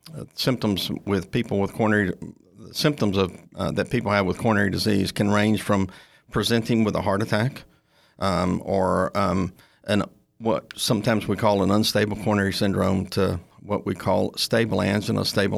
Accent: Ruston, Louisiana, United States; I grew up in Ruston, Louisiana, and I'm one of six brothers.

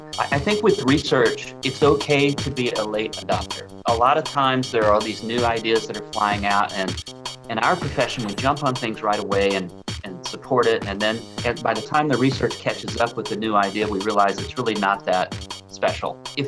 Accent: St. Louis, Missouri, United States; I grew up in St. Louis.

